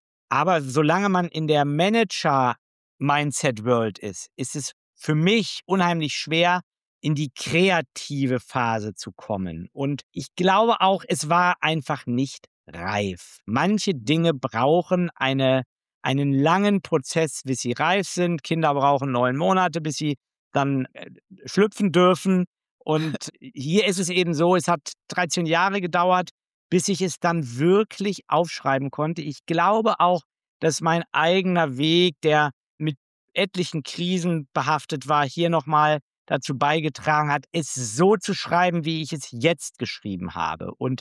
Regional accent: Lower Saxony, Germany; Ich komme aus dem Harz

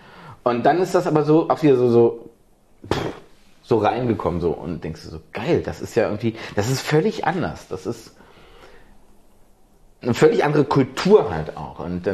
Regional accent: Brandenburg, Germany; Ach hier, 70, 80 Kilometer von hier. Wirklich tiefste märkische Provinz.

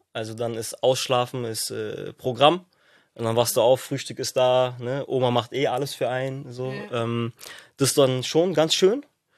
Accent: Turkey; Ja, meine Heimat. Meine Heimat. Ich bin doch Türke, Digga.

